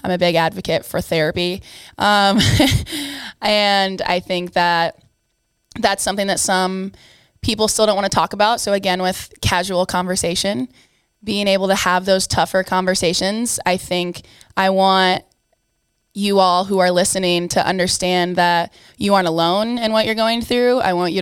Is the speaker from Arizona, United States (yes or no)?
no; Davenport, Iowa, United States; So I am 22 years old. I'm from Davenport, Iowa. I did my undergrad at University of Iowa.